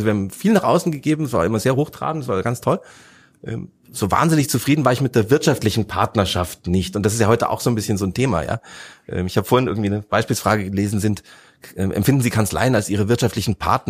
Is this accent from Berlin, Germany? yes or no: no; Munich, Bavaria, Germany; Ich bin aus München